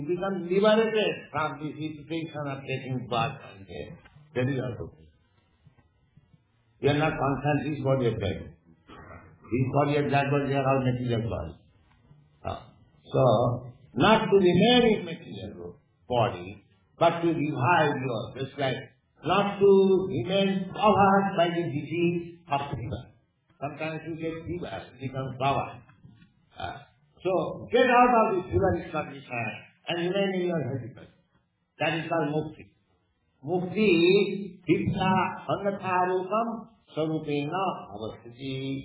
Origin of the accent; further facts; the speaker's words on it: India; I come from India. Suppose I remain here for many years, so I may forget about my home. But it is a fact that I was Indian.